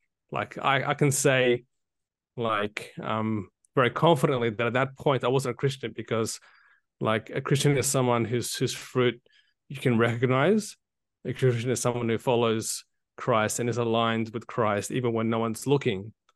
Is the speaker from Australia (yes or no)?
yes; Australia; born there; So I was born in Australia.